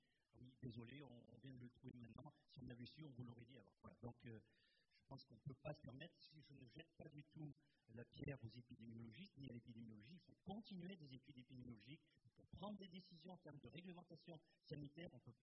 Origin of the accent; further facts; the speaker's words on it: Marseille, Provence-Alpes-Côte d'Azur, France; Je suis marseillais, pourtant.